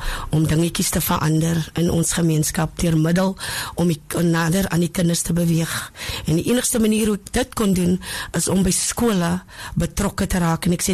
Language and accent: Afrikaans; Wellington, Western Cape, South Africa; ek is van Wellington en ek is 'n kapelaan